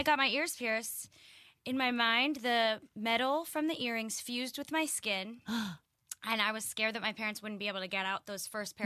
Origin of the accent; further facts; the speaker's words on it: Staten Island, New York, United States; I grew up in Staten Island, and there was a period of time where, like, all the houses were getting broken into.